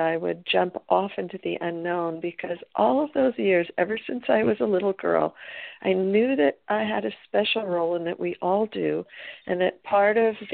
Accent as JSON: {"language": "English", "town": "Los Angeles", "region": "California", "country": "United States", "tie": "born or raised there", "said": "because I was born and raised in Los Angeles, in California, in the United States, and that is where I am speaking to you from today."}